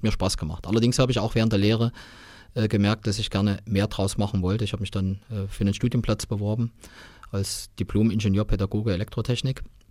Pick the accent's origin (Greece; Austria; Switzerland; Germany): Germany; Erfurt, Thuringia; ich fühle mich in Erfurt wohl. Ich habe mein ganzes Leben bis auf 1 Jahr einen Ausflug in Bonn ansonsten immer in Erfurt verbracht. Ich fühle mich in Erfurt wohl, ist meine Heimat.